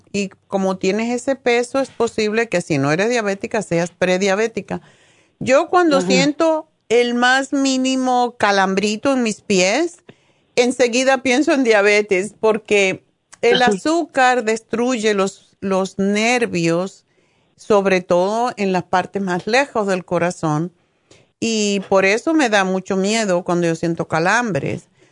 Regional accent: Cuba; los cubanos tenemos que tomar expreso, porque si no, no somos cubanos.

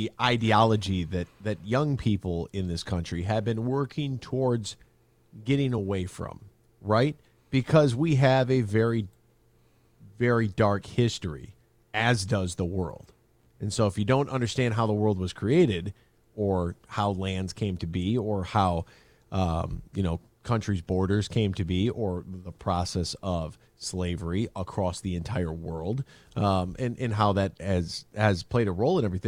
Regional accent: Michigan, United States; I'm not from a region of the country where plantations are. You know, we're from Michigan. We're from the north.

